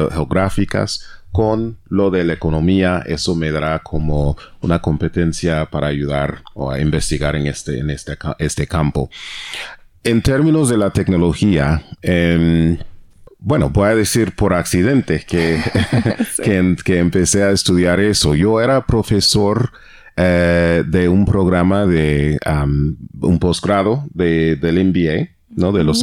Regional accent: Chicago, Illinois, United States; born there; Spanish is a second language; moved away; also born or lived in South Korea; Entonces, después de salir de Chicago, donde nací, yo vivía en Corea del Sur por unos 4 años, de 2003 a 2007

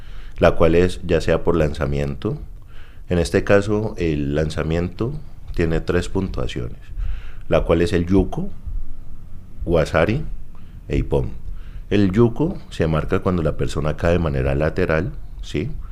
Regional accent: Cauca, Colombia; soy deportista de alto rendimiento del departamento del Cauca, también soy estudiante de la Universidad del Cauca.

